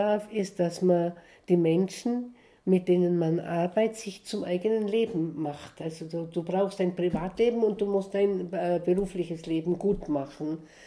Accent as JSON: {"language": "German", "region": "Southern Germany", "country": "Germany", "also_born_or_lived": "Bolivia", "said": "Ich bin von hier, von Deutschland, ich komme aus Süddeutschland."}